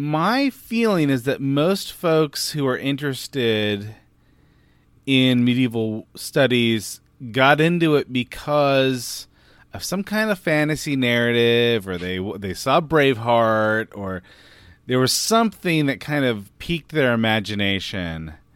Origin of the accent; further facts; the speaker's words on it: California, United States; And it was weird because I grew up in California and our oldest building is like 1977 or something like that.